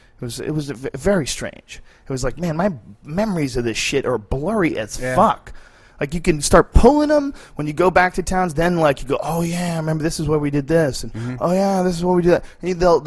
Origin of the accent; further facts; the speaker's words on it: Boston, Massachusetts, United States; We grew up in Boston, man. In Boston, you fucking respected nature for 6 months out of the year.